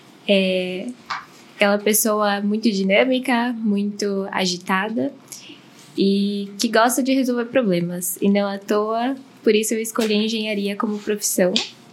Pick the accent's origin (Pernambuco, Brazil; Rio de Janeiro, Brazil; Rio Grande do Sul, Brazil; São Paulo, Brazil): São Paulo, Brazil; Sorocaba; now in São Bernardo do Campo, Brazil; sou natural de Sorocaba, terrinha. Por questões de profissão, acabei me mudando lá para São Bernardo. Estou lá desde então. Mas sinto bastante falta, viu, desse calor aqui do interior.